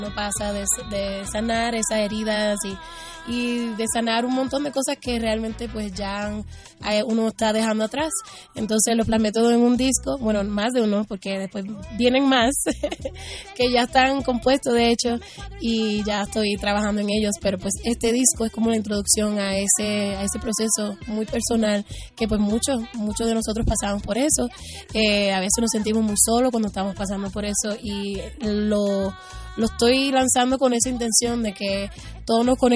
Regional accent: Puerto Rico; música puertorriqueña también, me crié en Puerto Rico.

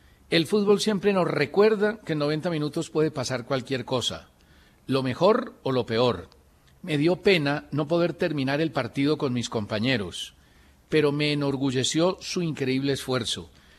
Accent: Colombia; aunque somos colombianos

